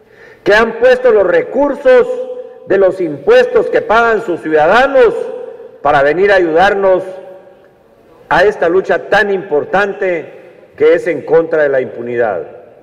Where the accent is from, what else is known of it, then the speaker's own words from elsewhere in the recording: Guatemala; Que hay un compromiso de parte nuestro como guatemaltecos para que esta lucha sea incansable